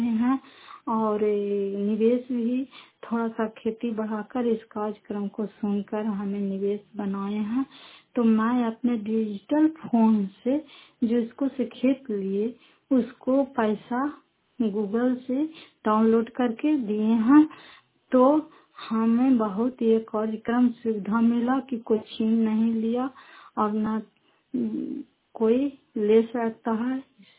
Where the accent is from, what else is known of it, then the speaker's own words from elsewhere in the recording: Bihar, India; घर फतेहपुर पंचायत मकरौता जिला नालंदा करार पछड़ा ब्लॉक की निवासी हूँ।